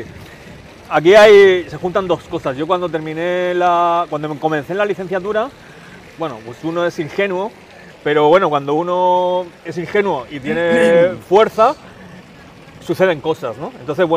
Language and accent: Spanish; Cartagena, Region of Murcia, Spain; Sí, soy de Cartagena, sí, sí.